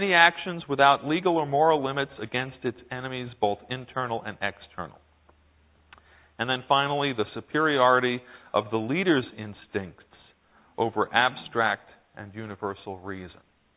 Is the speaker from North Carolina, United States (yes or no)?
no; New York, United States; I'm a New Yorker. You don't have to tell me.